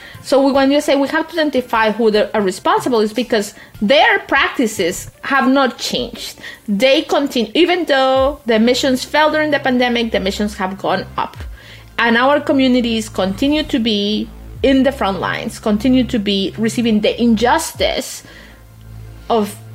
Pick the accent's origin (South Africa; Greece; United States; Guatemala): Guatemala; Guatemala City, Guatemala Department; Or even though I grew up in Guatemala City, I was deeply connected to El Campo de Guatemala.